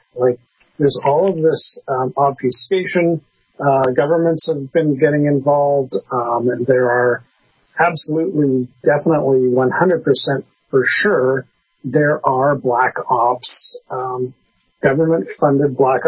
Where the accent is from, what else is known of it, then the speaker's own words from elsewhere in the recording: Canada; Okay, as a Canadian, I'm going to pick on Americans for a minute.